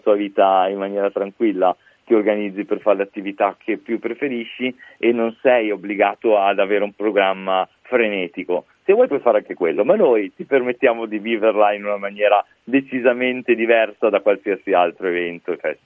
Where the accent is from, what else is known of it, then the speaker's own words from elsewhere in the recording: Milan, Lombardy, Italy; adesso te lo dico anche un po' da milanese quale, da dove appartengo